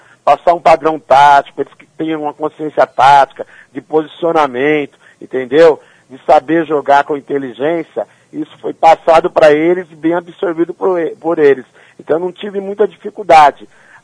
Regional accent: São Paulo, Brazil; Eu cresci aqui no Heliópolis, aqui onde tinha mais de 40 campos, né?

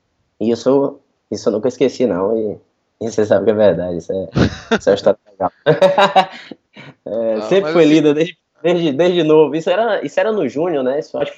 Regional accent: Salvador, Bahia, Brazil; also born or lived in Ribeirão Preto; estudei em Ribeirão Preto, saí de Salvador, fui para Ribeirão Preto

